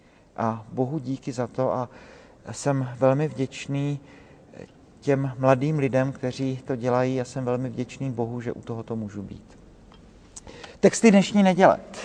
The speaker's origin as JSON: {"language": "Czech", "town": "Brno", "region": "South Moravian Region", "country": "Czechia", "said": "A u nás v Brně, ze kterého pocházím, pravidelně se ustanovila tradice"}